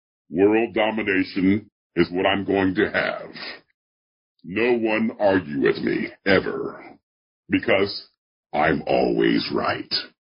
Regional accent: Midwest, United States; And I came from the Midwest and all this kind of stuff.

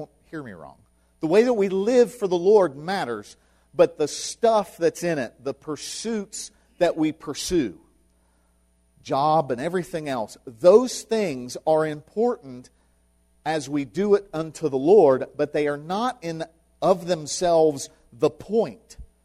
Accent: Parkersburg, West Virginia, United States; Because I'm from Parkersburg. I was born there. Got a birth certificate.

